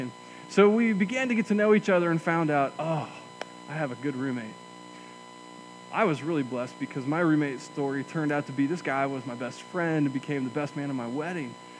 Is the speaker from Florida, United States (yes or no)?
no; Nebraska, United States; I grew up in Nebraska, and so my first real roommate experience was probably, like many of you, going to college.